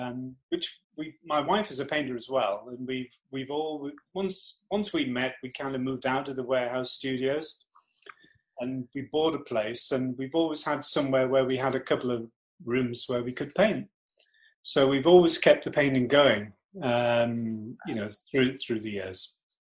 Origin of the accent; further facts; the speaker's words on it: North East England, United Kingdom; I grew up in the Northeast. I went down to London to art school.